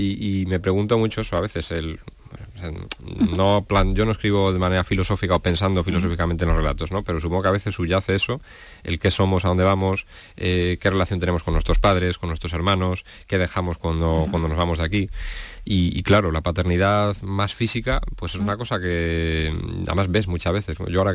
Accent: Barco de Valdeorras, Galicia, Spain; yo efectivamente, yo soy gallego interior, de un pueblo de Orense que se llama Barcarrás.

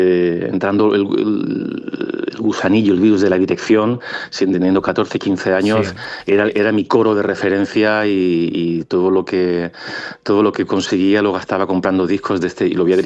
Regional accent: Granada, Andalusia, Spain; poder clausurar el Festival de Granada, de mi tierra

